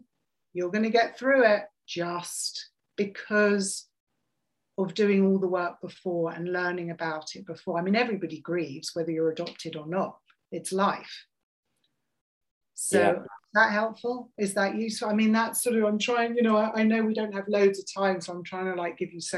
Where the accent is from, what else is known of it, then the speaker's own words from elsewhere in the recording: England, United Kingdom; now in New Jersey, United States; He's Italian, I'm English. We were living in New Jersey, 1 hour away from each other.